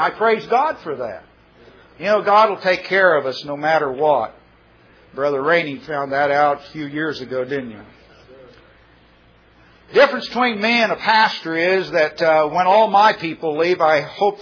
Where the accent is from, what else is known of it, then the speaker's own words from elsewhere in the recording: United States; accent: Yankee; But I went up and I was trying to talk to him with my Yankee accent and his English accent